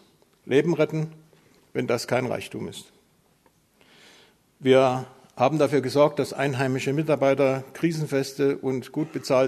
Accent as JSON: {"language": "German", "region": "Saxony", "country": "Germany", "tie": "born there", "said": "ich bin gebürtiger Sachse und die Sachsen können einfach alles"}